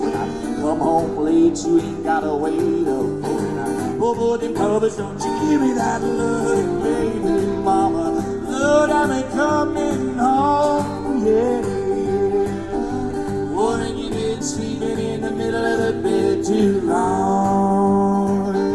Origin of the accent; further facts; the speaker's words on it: Nashville, Tennessee, United States; from Nashville, Tennessee, ladies and gentlemen.